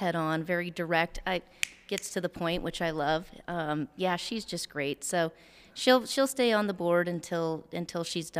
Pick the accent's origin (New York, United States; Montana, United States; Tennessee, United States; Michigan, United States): Montana, United States; Ennis; also born or lived in Browning; Yeah, so I was born and raised in Montana. My family, what city? So I grew up in a town called Ennis, and then when I was in high school